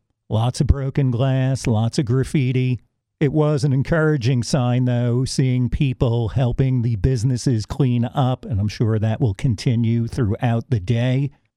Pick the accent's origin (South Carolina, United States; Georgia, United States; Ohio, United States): South Carolina, United States; North Charleston; then went to my hometown, North Charleston, was supporting some local businesses